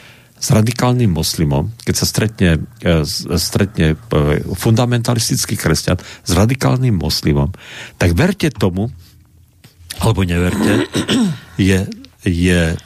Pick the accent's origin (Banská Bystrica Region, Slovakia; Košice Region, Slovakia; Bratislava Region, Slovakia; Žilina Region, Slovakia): Košice Region, Slovakia; Košice; Doma v Košiciach som bol kaplan 2 roky. Tak východniari sme samozrejme stále nábožensky tak nejako trošku viacej založení ako zvyšok.